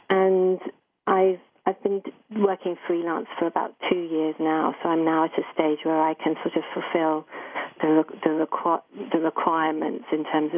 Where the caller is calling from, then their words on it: Oxford, South East England, United Kingdom; I'm calling from Oxford in England.